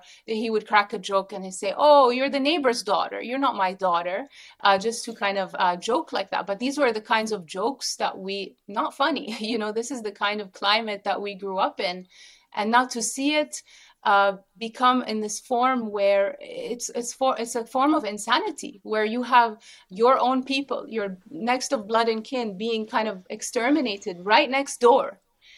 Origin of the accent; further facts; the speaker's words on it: Jordan; Even I grew up in, I grew up in Jordan. It's a police state.